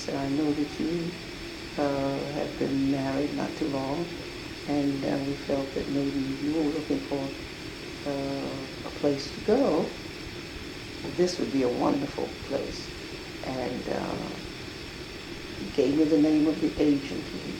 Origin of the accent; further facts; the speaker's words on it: Holly Hill, South Carolina, United States; born there; also born or lived in Harlem, New York; now in Crown Heights, United States; I was born in South Carolina, in a little place called Holly Hill, South Carolina.